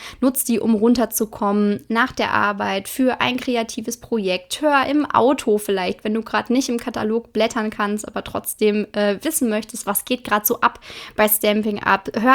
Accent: Hagen, North Rhine-Westphalia, Germany; 29 Jahre bin ich alt, ich komme aus Hagen und das bringt mich in die sehr, sehr glückliche Situation, dass ich sowohl bei Ruhrgebiet als auch bei Sauerland auf Partys laut mitgrölen darf.

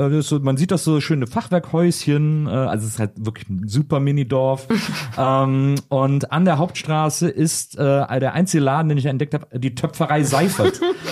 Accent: North Rhine-Westphalia, Germany; Aus dem Rheinland.

